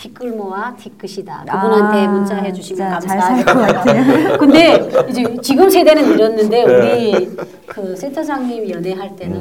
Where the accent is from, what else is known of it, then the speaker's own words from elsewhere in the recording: North Korea; now in South Korea; 저 오리지널 북한 사람이에요.